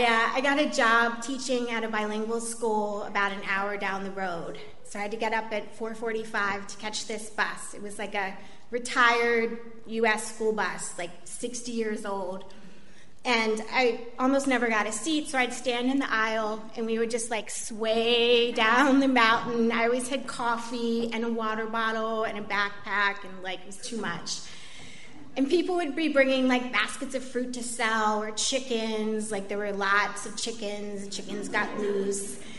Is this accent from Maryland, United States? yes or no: yes; Baltimore, Maryland, United States; accent: Baltimore; now in Honduras; Because of the depth of my Baltimore accent. But I moved down there, and I had stuck all my stuff in two bags.